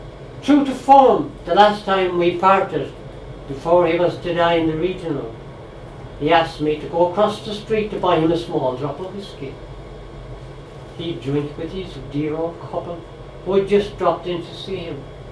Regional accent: Galway, Connacht, Ireland; I come from Galway, and everything we win is prized.

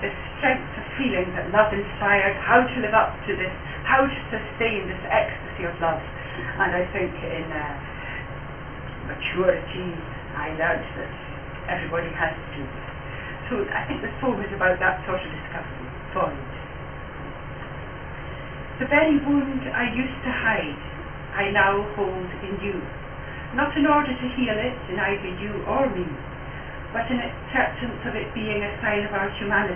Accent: Edinburgh, Scotland, United Kingdom; I came to Gaelic from Edinburgh

